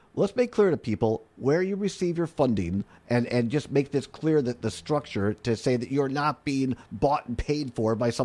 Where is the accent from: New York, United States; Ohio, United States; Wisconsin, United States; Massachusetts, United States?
Wisconsin, United States; Growing up in Southwest Wisconsin. So we are so blessed.